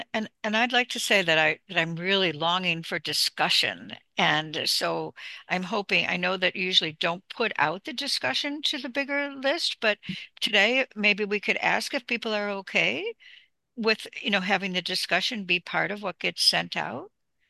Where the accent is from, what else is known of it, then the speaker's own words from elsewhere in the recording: New York, United States; I was brought up in Western New York in the 50s in a very strict Roman Catholic family.